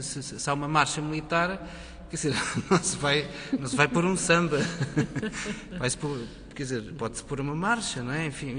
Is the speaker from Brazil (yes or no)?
no; Portugal; Porque, quer dizer, eu sou português.